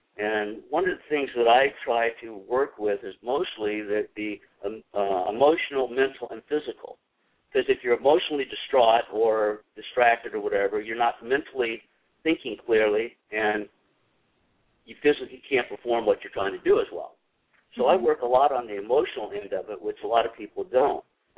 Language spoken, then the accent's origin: English; Detroit, Michigan, United States; moved away as an adult; Well, I'm from Detroit, the east side of Detroit, and you didn't run around with little white shorts in my neighborhood. So I moved to Florida in my early 20s